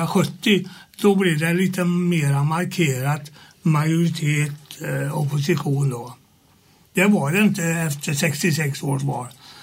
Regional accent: Dala, Sweden; Sen jag började skolan 1948, då var det hemma i Dala kommun.

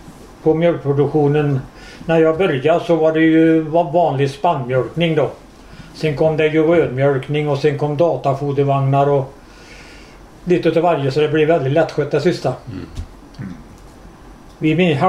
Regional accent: Björstorp, Jönköping County, Sweden; born there; Nej, jag är född i Björstorp.

